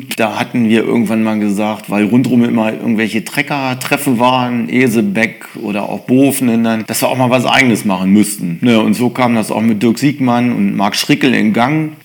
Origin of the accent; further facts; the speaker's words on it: Holtensen, Lower Saxony, Germany; Ja, Holtensen ist meine Heimat eigentlich. Da ich bin seit, ja, geborener Holtenser im Grunde. Und das ist eigentlich meine Heimat.